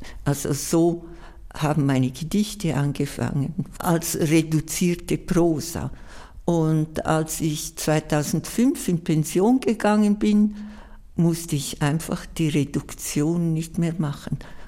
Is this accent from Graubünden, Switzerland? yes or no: yes; Scuol, Graubünden, Switzerland; first language Romansh; German is a second language; Ich bin im Engadin aufgewachsen, in Schkuol. Und bei uns in der Familie wurde eigentlich nur Romanisch gesprochen. Schweizerdeutsch war, ich würde sagen, meine zweite Fremdsprache. Zuerst kam noch in der Schule dann Deutsch als Fremdsprache.